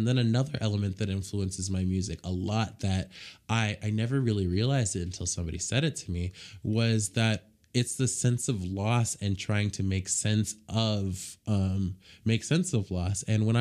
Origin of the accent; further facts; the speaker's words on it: Boulder City, Nevada, United States; And so a big part of what another big part of what influenced that is growing up in Boulder City.